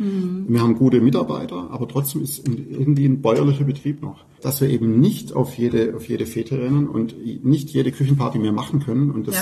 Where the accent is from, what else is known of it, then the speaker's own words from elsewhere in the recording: Baden-Württemberg, Germany; accent: Swabian; ich bin natürlich ein Fan vom schwäbischen Dialekt. Das Einzige, was mir in unserem Dialekt nicht so gefällt, ist, dass wir eigentlich kein stimmhaftes S sprechen können.